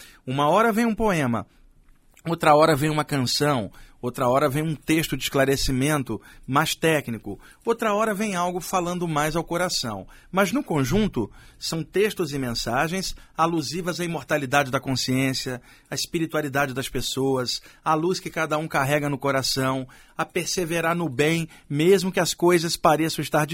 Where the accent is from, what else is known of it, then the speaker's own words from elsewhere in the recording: Maranhão, Brazil; lá no Maranhão, na minha terra natal